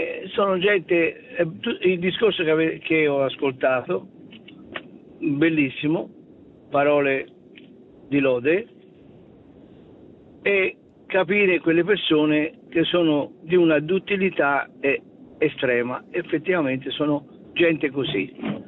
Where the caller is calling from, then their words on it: Montemurlo, Tuscany, Italy; detto che siamo da Prato, Montemurlo.